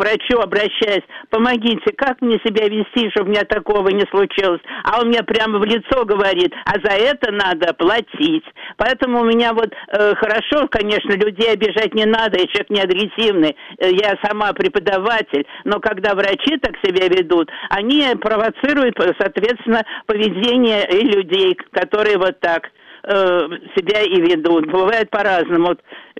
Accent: Moscow, Russia; я коренная москвичка, все свои 70 лет живу в Москве.

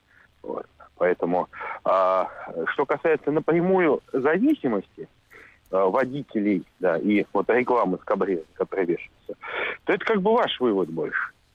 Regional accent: Saint Petersburg, Russia; Знаете, я вот вырос в Ленинграде, в Петербурге

